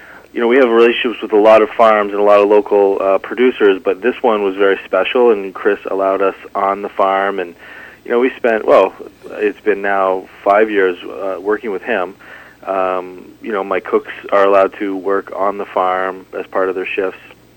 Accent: London, Ontario, Canada; No, I'm from London, Ontario.

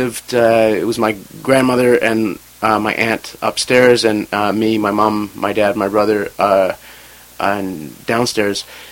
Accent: Surrey, British Columbia, Canada; born there; Yes, so I was born in Surrey

